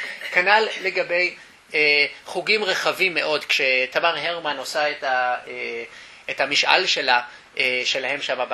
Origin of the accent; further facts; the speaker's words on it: Jerusalem, Jerusalem District, Israel; הייתי ילד דתי אשכנזי, הרגשתי ילד כפות בקטמונים, כשהייתי, גדלתי ממש ליד קטמונים.